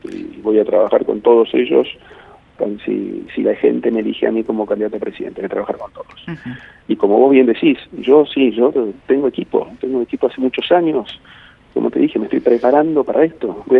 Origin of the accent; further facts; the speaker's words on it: Argentina; yo soy alguien del laburo, como muchos argentinos, muchos que nos escuchan